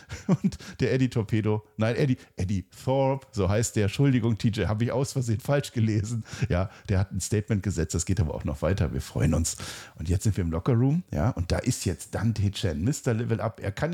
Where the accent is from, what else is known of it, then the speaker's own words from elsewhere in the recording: Germany; Franzosen, die sprechen das ja auch nicht aus, aber ich bin Deutscher und ich sage Mensaha, das H ist heilig in dem Fall, ja.